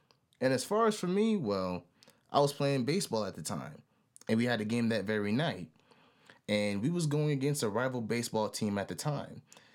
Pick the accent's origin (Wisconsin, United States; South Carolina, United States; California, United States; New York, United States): South Carolina, United States; Beaufort; Batty Creek High School was where I was attending in my hometown of Beaufort, South Carolina at the time.